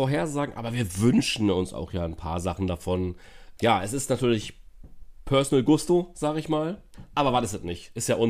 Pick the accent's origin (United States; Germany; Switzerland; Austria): Germany; Rostock, Mecklenburg-Vorpommern; Wie sprichst du über meine Heimat?